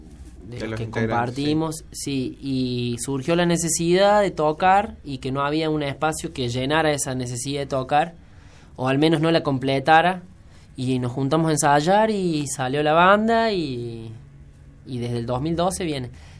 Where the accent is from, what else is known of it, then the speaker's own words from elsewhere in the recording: Argentina; born there; porque somos personas que nacimos en Argentina